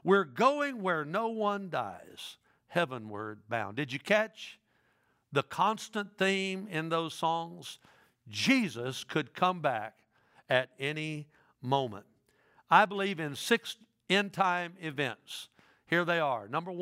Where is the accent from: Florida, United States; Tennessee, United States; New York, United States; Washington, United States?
Tennessee, United States; Dyersburg; when I was growing up in Dyersburg